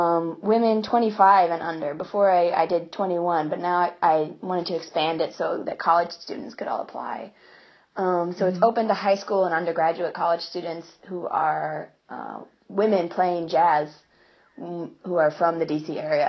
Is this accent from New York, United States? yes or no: no; Washington, District of Columbia, United States; And I'm from Washington, D.C. I went to Duke Ellington School of the Arts there and also Howard University.